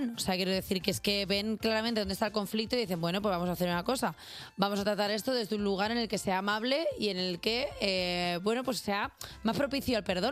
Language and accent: Spanish; Catalonia, Spain; Como catalana que soy